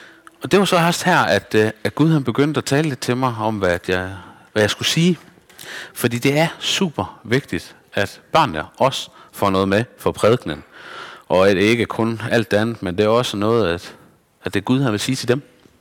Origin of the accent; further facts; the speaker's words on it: Esbjerg, Region of Southern Denmark, Denmark; Og så kommer jeg fra Esbjerg og er næsten lige fyldt 30 år.